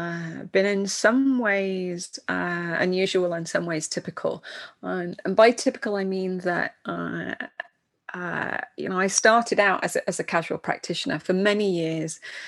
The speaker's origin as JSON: {"language": "English", "region": "England", "country": "United Kingdom", "tie": "born or raised there", "said": "I grew up in England"}